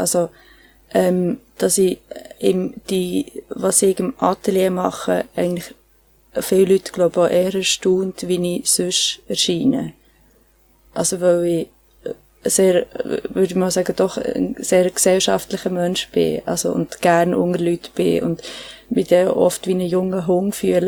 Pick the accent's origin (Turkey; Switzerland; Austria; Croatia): Switzerland; Bern; accent: Swiss German; ich habe total einen schweizerdeutschen Akzent drin. Aber ja. Und dann bin ich zurück ins Emmental und habe in Bern ein Jahr eine Schule gemacht und bin dann mit 17 auf Biel gezogen.